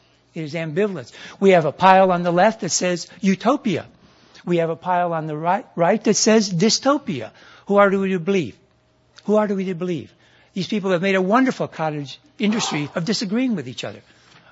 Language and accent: English; Clark Mills, New York, United States; I grew up in a mill town. I went to school in a very preppy town, Hamilton. I grew up in Clark Mills, New York.